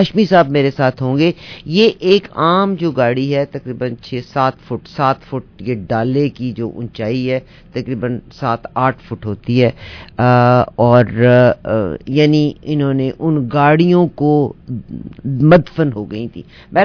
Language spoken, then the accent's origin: Urdu; Punjab, Pakistan; now in Canada; میں جب تک کینیڈا نہیں آئی تھی کیونکہ میں پنجاب سے تعلق ہے